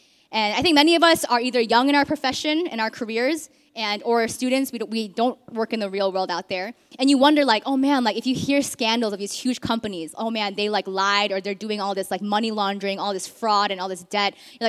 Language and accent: English; United States; I grew up in the States, and I grew up in a pretty predominantly white neighborhood.